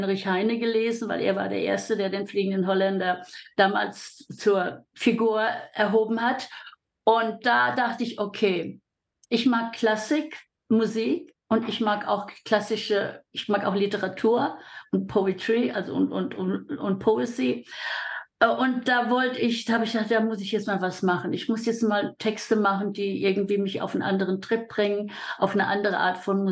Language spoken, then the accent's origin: German; Mainz, Rhineland-Palatinate, Germany; Aus Frankfurt, meine alte Heimat. Ich komme aus Mainz.